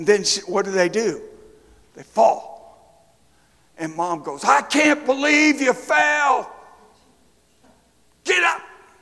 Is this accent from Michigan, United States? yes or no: yes; Detroit, Michigan, United States; See, I grew up in Detroit. In a housing project on the west side of Detroit